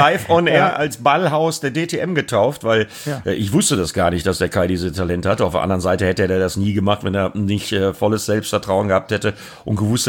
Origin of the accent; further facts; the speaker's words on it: Bremen, Germany; Ich sage, ja, ich komme aus Bremen.